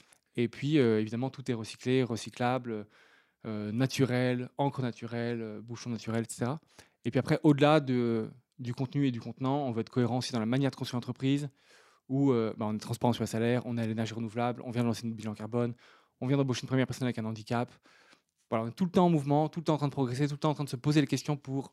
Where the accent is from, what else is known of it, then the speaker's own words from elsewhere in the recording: Le Havre, Normandy, France; now in Lyon, France; Je viens du Havre.